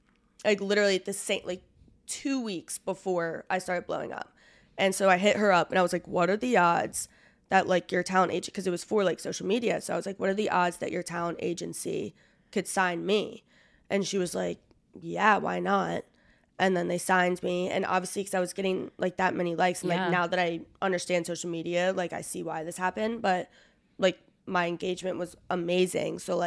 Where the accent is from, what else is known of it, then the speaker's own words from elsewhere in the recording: New Jersey, United States; Well, I'm from New Jersey. I want to establish that really quick. But I'm from New Jersey.